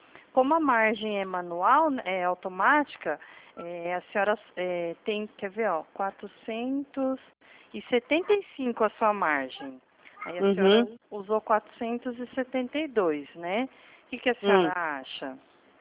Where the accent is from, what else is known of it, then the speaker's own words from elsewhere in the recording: São Paulo, Brazil; não estranhe que eu sou de São Paulo, tá bom? Não moro na mesma região